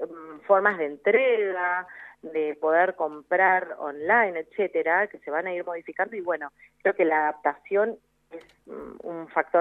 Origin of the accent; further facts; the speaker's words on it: Rosario, Santa Fe, Argentina; yo soy de Rosario, de Santa Fe